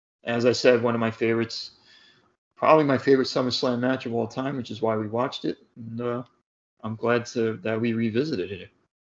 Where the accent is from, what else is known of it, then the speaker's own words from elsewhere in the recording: New York, United States; and it probably is biased because we're from New York and I love New York